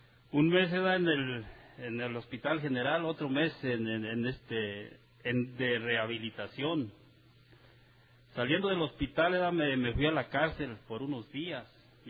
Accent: Michoacán, Mexico; now in Santa Rosa, United States; donde vivo, ¿verdad?, en Santa Rosa, California. Soy de Michoacán. Estoy a un lado de Cuicseo.

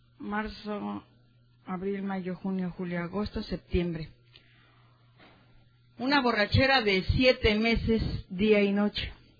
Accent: Mexico City, Mexico; Yo soy de Tepito, del barrio Bravo de Tepito.

